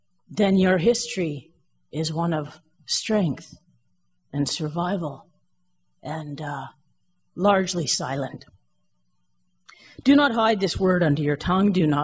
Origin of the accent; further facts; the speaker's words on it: Canada; Now, I'm Canadian.